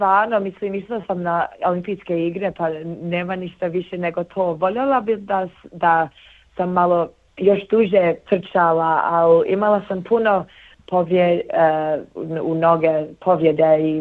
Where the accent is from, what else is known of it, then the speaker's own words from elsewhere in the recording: Melbourne, Victoria, Australia; ja sam iz Melbourne, a to je bilo u Sydney